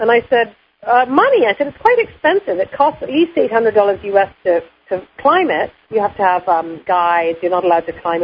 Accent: Kenya; born there; first language Swahili; English is a second language; Well, I was born in Kenya. Swahili is my first language.

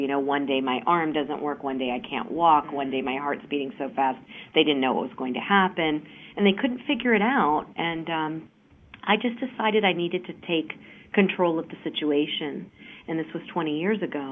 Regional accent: Mount Vernon, Virginia, United States; I grew up in the Mount Vernon area, if anybody's familiar

